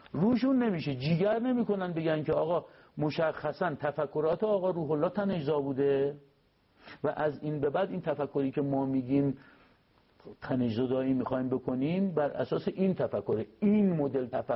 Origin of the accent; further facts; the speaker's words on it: Iran; گفتم ایران. اینها آقا شما مال کجایی؟ اینها نیجریا. تا گفتم من بچه ایرانم